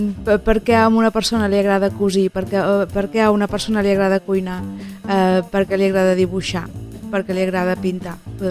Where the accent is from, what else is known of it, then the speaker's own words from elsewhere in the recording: La Riba, Catalonia, Spain; now in Valls, Spain; Visc a Valls, però sóc de la Riba.